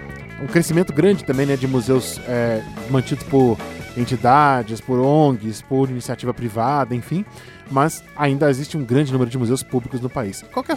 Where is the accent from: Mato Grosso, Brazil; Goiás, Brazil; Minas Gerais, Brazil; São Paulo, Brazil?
Minas Gerais, Brazil; E eu que sou mineiro, óbvio, né? Como um bom mineiro, que conhece muita cidade histórica